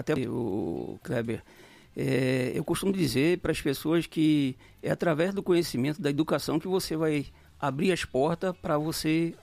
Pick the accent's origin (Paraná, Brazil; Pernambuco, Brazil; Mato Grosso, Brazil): Mato Grosso, Brazil; Cuiabá; born there; Eu sou cuiabano de nascimento, mas, porém, nessa lida da vida, a gente tem rodado aí o Brasil, né?